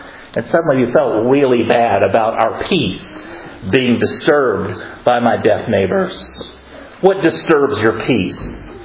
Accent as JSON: {"language": "English", "region": "the South", "country": "United States", "said": "I'm from the South. We would never do anything like that."}